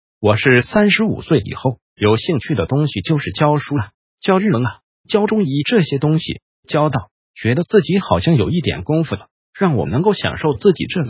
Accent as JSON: {"language": "Chinese", "country": "China", "said": "那我们中国人啊，讲到这个秋天的气息，凉飕飕的气息就是都在讲人很帅"}